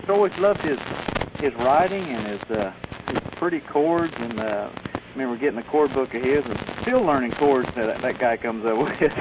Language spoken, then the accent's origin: English; Gravette, Arkansas, United States; also born or lived in Tulsa; Well, I'm originally from Tulsa. I was born in Tulsa, but I call Northwest Arkansas home. I grew up in a little town of Gravett, Arkansas, about 10 miles from Oklahoma and 7 from Missouri